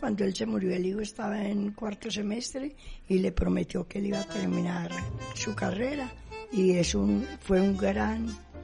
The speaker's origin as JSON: {"language": "Spanish", "town": "Ituango", "region": "Antioquia", "country": "Colombia", "tie": "born there", "said": "Yo soy de Ituango, me trajeron a los dos meses de allá. Yo soy muy citadina, pero no olvido mis raíces que quedaron allá."}